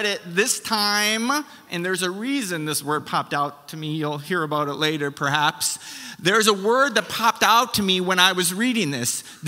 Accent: Wisconsin, United States; moved away as an adult; So you might notice that I'm American here or there, but I'm working on that. So that was 5.5 years ago. We came from Wisconsin

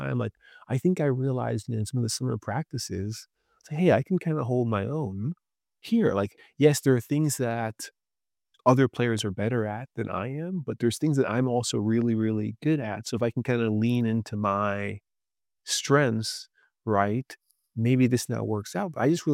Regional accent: Orlando, Florida, United States; one of Coach Bobby's good friends was the coach at South Florida, and I grew up in Orlando.

